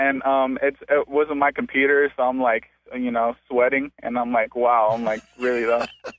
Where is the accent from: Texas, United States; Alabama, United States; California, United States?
California, United States; Hollywood; And I'm not from Simi Valley originally. I'm from Hollywood, but I'm work in Simi Valley right now.